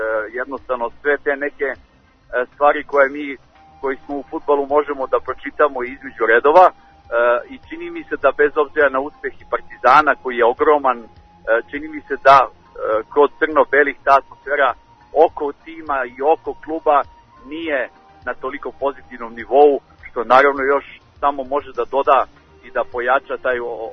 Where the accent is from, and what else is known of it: Serbia